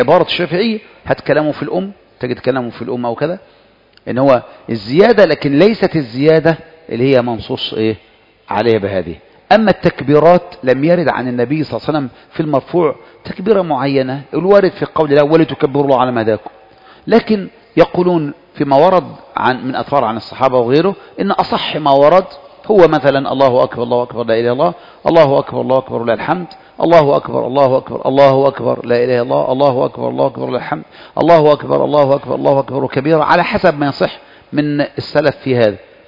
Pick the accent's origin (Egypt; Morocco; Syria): Egypt; ممكن احنا نقول كلمة عندنا في مصر عادي خالص